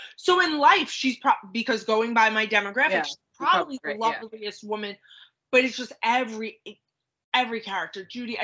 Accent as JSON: {"language": "English", "town": "Valley Stream", "region": "New York", "country": "United States", "tie": "born or raised there", "said": "Ed Burns, who grew up in my hometown, Valley Stream, New York."}